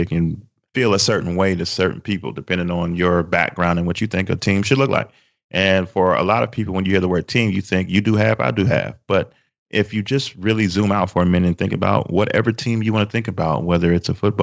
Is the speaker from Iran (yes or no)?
no; Chicago, Illinois, United States; We're from Chicago. So back in the 90s, it was all about the Chicago Bulls.